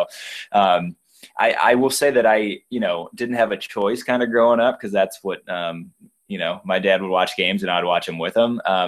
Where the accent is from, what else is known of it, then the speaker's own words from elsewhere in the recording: Cleveland, Ohio, United States; It's one of those things where, like, growing up in Cleveland, it's just kind of something that's like very much ingrained in you